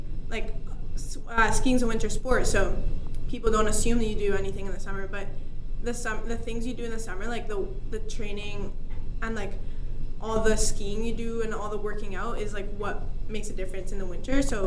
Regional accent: Spain; moved away; also born or lived in Canada; Yeah, so basically I was born in Spain, and I grew up there

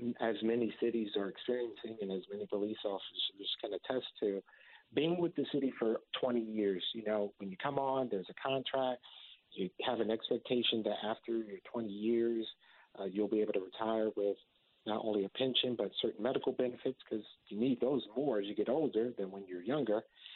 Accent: Harlem, New York, United States; what I watched in the community I grew up in Harlem was a lot of violence

